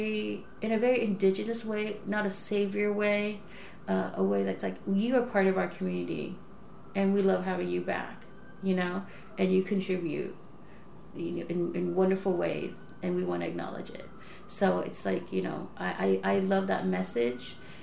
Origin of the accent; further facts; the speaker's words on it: Los Angeles, California, United States; You know, like, L.A., obviously, my hometown, you know?